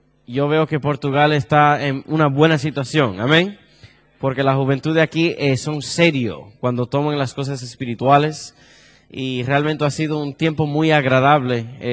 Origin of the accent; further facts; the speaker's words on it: Miami, Florida, United States; born there; Yo nací en Miami, mi abuelita vive en Miami